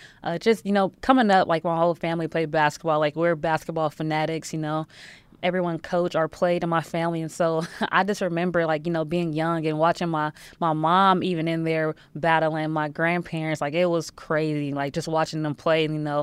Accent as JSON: {"language": "English", "region": "California", "country": "United States", "said": "I did run track in elementary and middle school, but, you know, I'm from California, so it gets too hot, so I, like, quit."}